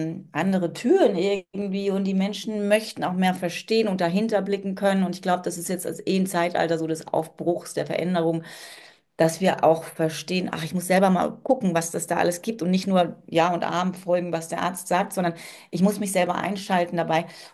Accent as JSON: {"language": "German", "region": "Hesse", "country": "Germany", "tie": "born or raised there", "also_born_or_lived": "England", "said": "als Dorfkind. Ich meine, ich bin zwar in England aufgewachsen, die ersten 4 Jahre, aber dann in einem Dorf in Hessen, ne, zur Schule gegangen"}